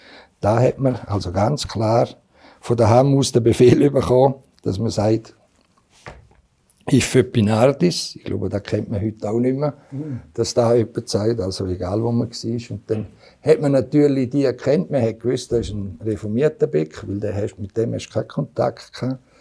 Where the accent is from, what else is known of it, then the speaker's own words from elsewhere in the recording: Altstätten, St. Gallen, Switzerland; Ich bin in Altstädte aufgewachsen, mit 3 Brüdern und einer Schwester, mit einem Haufen Onkel und Tanten.